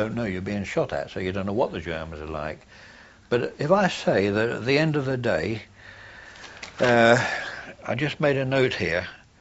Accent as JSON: {"language": "English", "country": "Ireland", "said": "Now, we come from Ireland, of course, we have that divide in Ireland the same way"}